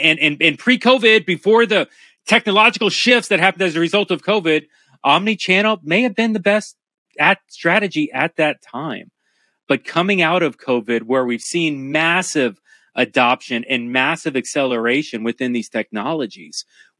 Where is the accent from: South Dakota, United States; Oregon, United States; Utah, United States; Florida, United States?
Florida, United States; Miami; I'm from Miami. I've been here a long time.